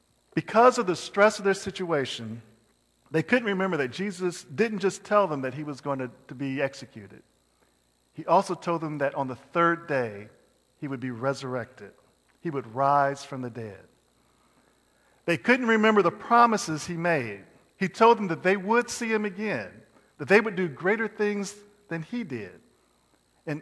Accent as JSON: {"language": "English", "town": "Indianapolis", "region": "Indiana", "country": "United States", "tie": "born or raised there", "said": "I grew up in Indianapolis, and at the time, I used to walk to school."}